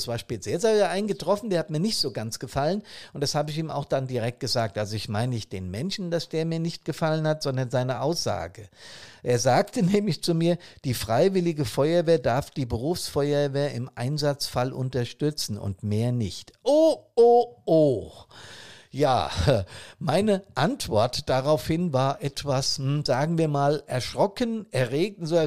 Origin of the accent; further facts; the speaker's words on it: Frankfurt, Hesse, Germany; Gerade hier in der Nähe meiner Heimatstadt Frankfurt